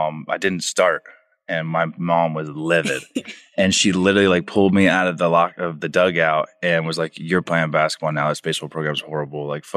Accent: Orlando, Florida, United States; I grew up in Orlando. I was the biggest Orlando Magic fan.

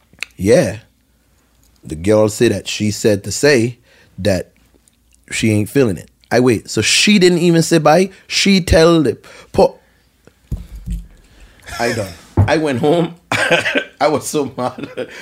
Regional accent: St. Thomas, U.S. Virgin Islands; yo, I'm from St. Thomas and I'm kind of awkward.

